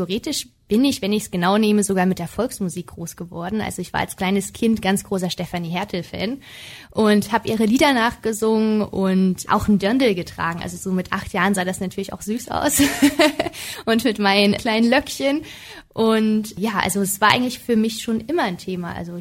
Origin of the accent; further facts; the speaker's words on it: Saxony-Anhalt, Germany; also born or lived in Merseburg; now in Leipzig, Germany; ich wurde am 28. Februar 1993, wurde ich in Merseburg geboren und bin aufgewachsen im ländlichen Gebiet in Sachsen-Anhalt. Und ja, momentan wohne ich in Leipzig.